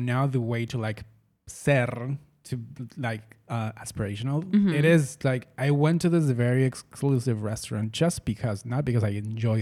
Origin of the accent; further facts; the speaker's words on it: Bariloche, Río Negro, Argentina; Yeah, because I'm from Bariloche, in case you didn't know.